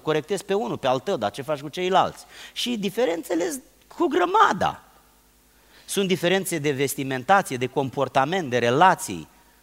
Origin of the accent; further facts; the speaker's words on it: Giurgiu, Giurgiu County, Romania; Noi, numai noi românii suntem diferiți, că eu vin din Giurgiu și e diferit